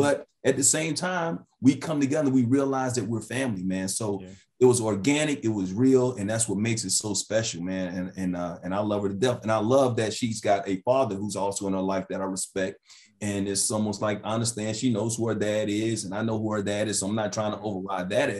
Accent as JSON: {"language": "English", "region": "New York", "country": "United States", "tie": "born there", "said": "We're both Knicks fan, New York guys, whatever, and all that type of stuff when I was born in New York."}